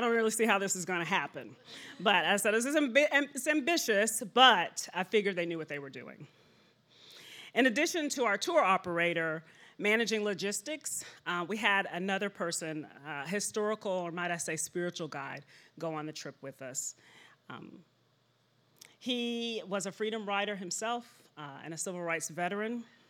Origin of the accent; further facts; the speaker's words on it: Deep South, United States; I was raised in the Deep South, so I was really excited to return home with people I love.